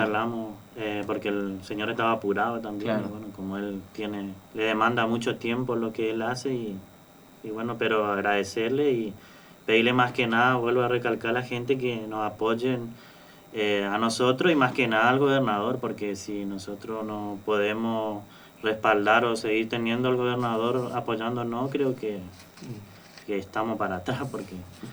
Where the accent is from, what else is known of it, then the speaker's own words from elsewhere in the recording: Ituzaingó, Argentina; born there; de donde yo nací, de Ituzaingó, y que es estudiante también. Bueno, mi papá es de Pellegrini, mi mamá es mercedeña. O sea, somos familia humilde